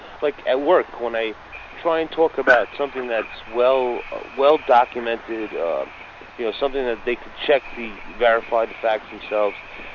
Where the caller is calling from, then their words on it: New York, United States; Hi, Kevin. … I'm calling from New York.